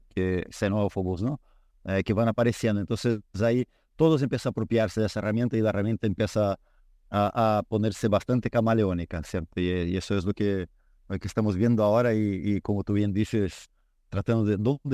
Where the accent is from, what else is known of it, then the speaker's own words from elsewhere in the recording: Brazil; now in Chile; a pesar de que soy brasileño, pero vivo en Chile.